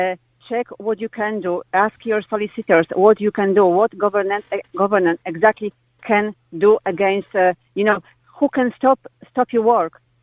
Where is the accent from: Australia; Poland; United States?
Poland; Yes, I am from Poland.